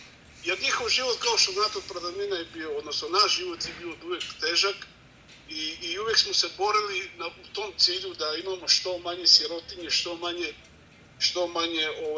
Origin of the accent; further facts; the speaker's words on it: Belgrade, Serbia; moved away; ja sam iz Srbije, iz Beograda